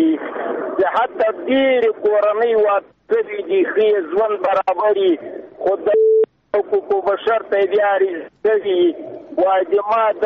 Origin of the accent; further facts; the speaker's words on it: Paktia, Afghanistan; زه د پکتیا دی ولایت … یو کامی سپینګیری.